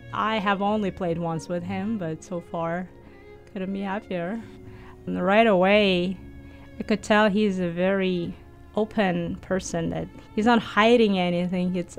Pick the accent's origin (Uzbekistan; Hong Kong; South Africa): Uzbekistan; English is a second language; moved away as an adult; now in United States; Originally, I am from Uzbekistan, born and raised, received my education up to a bachelor's degree. And after that, I came to the States to get my master's degree at the university in South Florida called Lynn University.